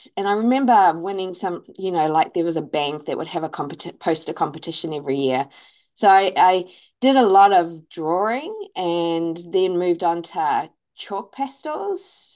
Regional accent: New Zealand; In New Zealand, especially where I grew up in New Zealand, having that strong community means that wherever I go, I tend to be a community builder

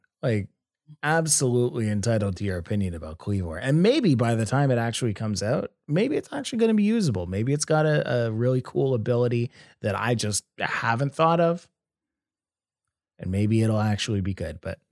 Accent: Canada; You know, as the Canadian, I'm not going to apologize.

